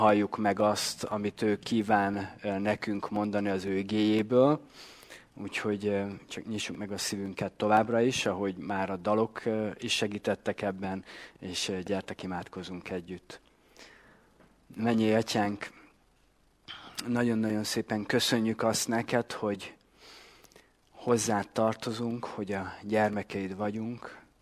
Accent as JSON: {"language": "Hungarian", "town": "Debrecen", "region": "Hajdú-Bihar", "country": "Hungary", "tie": "born or raised there", "said": "gyerekkori játszó pajtások voltunk, Debrecenben, hogy felnőttünk."}